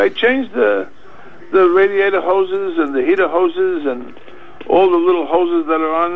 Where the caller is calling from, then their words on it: Floral Park, New York, United States; I'm calling from Floral Park, New York.